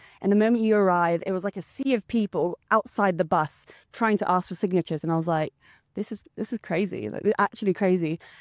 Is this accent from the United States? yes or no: no; Hong Kong; in fact, I was brought up in Hong Kong.